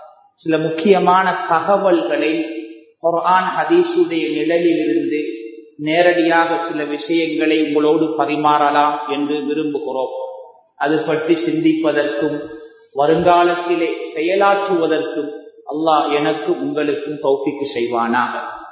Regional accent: Puttalam, North Western Province, Sri Lanka; born there; also born or lived in Weligama; நான் பிறந்த ஊர் புத்தளமாக இருந்தாலும் என்னை அறிமுகப்படுத்திய ஊர் வெளிகமை என்று நான் பெருமையாக சொல்லுகின்ற

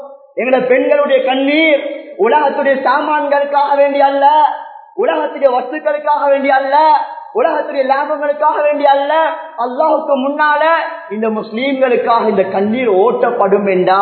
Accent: Eastern Province, Sri Lanka; நான் கிழக்கு மாகாணத்துல பிறந்து வளர்ந்தவன் என்ற அடிப்படையில் எனக்கு தெரியும்.

